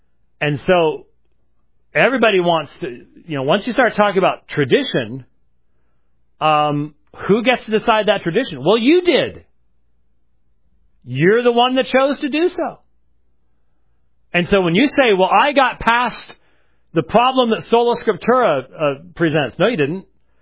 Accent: Scotland, United Kingdom; I'm a Scotsman, for crying out loud. I think it's the weather in Scotland.

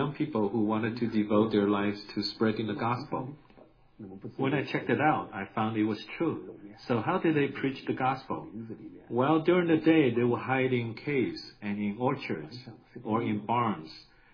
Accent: Henan, China; I received a letter from my brother-in-law who lived in my hometown of Henan.

